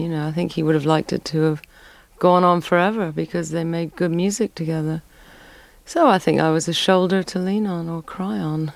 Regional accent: Scarsdale, New York, United States; I grew up in Scarsdale, which was very nouveau riche and wealthy.

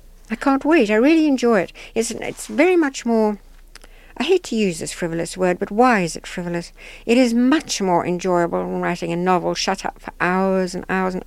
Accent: Zimbabwe; accent: Rhodesian; now in United Kingdom; Rhodesian accent.

